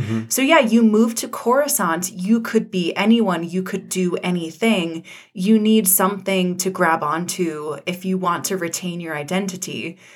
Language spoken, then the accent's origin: English; Georgia, United States; I grew up in Georgia. I don't know if you are familiar with this, but gals in the South kind of hit 13 and get religious.